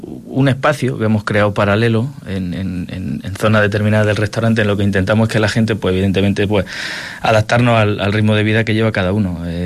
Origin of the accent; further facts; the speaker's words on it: Jaén, Andalusia, Spain; yo vengo de interior, yo soy de Jaén